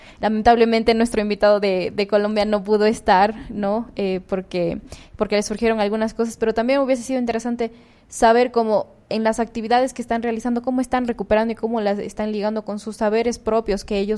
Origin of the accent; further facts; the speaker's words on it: Cuenca, Azuay, Ecuador; En el Azuay, por ejemplo, yo soy de Cuenca, pero yo siento que no he estado ligada tanto a las prácticas, por ejemplo, del Azuay